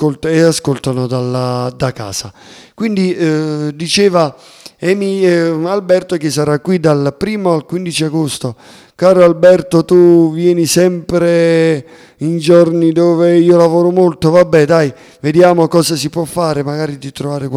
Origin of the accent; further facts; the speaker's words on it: Sapri, Campania, Italy; qualche mia serata in qualche lido qui nel mio paese, a Sapri, ricordo a tutti, la perla del sud